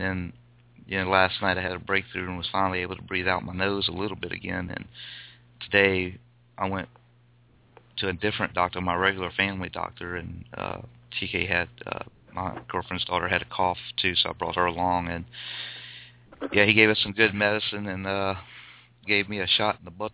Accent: Louisiana, United States; I'm from down in Louisiana, so might be getting that.

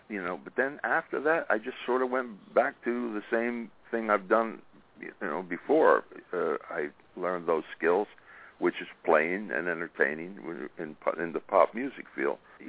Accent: Texas, United States; What happened was, I'm from Texas, I came here, and then thanks to Bill Lee.

